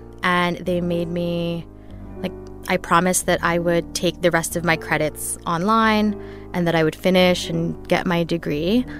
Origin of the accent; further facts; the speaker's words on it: Philippines; now in United States; spent, you know, probably the first 10 years being in the U.S. and just, like, being embarrassed of being Filipino.